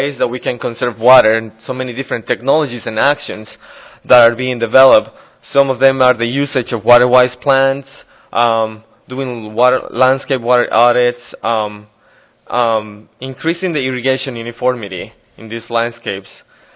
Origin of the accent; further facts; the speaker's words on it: Bolivia; I'm from Bolivia.